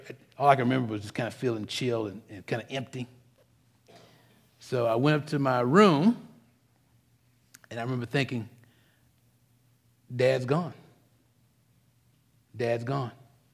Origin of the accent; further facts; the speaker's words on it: Detroit, Michigan, United States; I'm from Detroit. I'm toe up from the flow up.